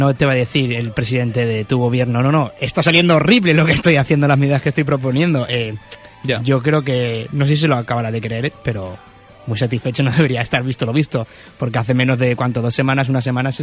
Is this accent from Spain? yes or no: yes; San Antonio de Requena, Valencian Community, Spain; Tiene su propia alcaldía y por eso no pertenece a Requena.